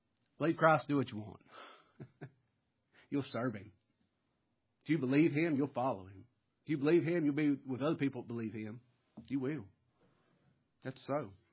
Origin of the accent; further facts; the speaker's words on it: Kentucky, United States; Well, I got an axe in my hand. I'm from Kentucky. I ain't scared of no wildcat.